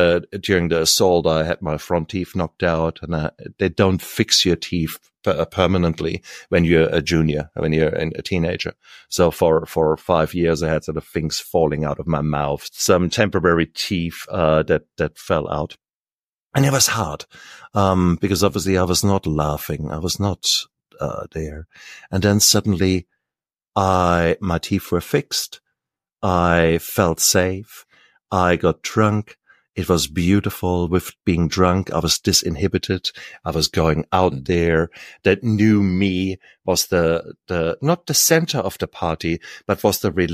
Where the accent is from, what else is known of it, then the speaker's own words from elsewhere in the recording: Germany; Yes, I come from Germany. Beautiful, beautiful place. Should you ever wish to go, I studied in Heidelberg. But in 1989, when I came out of university, the wall had just come down.